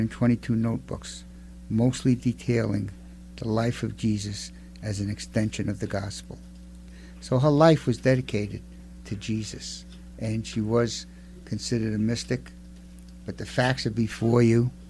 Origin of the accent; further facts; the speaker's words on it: Brooklyn, New York, United States; accent: Brooklyn; As you all know, I'm from Brooklyn, and my diction is very Brooklynized.